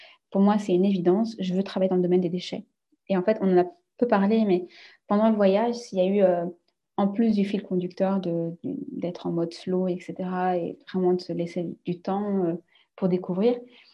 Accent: France; Quand, en tant que Français, tu es habitué à sortir tes poubelles 2 fois par semaine

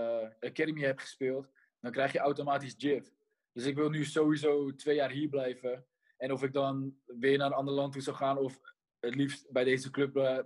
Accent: Netherlands; born there; Nederland is waar mijn hart ligt natuurlijk. Het is gewoon het land waar ik geboren ben en waar je vandaan komt.

